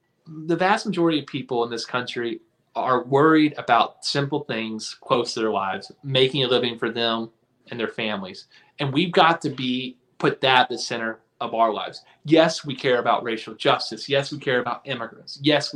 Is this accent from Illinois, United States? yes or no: no; Nashville, Tennessee, United States; I'm from Nashville originally.